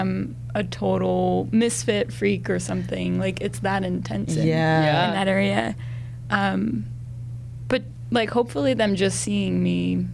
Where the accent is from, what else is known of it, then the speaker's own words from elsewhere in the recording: Ontario, Canada; I'm from outside of Toronto.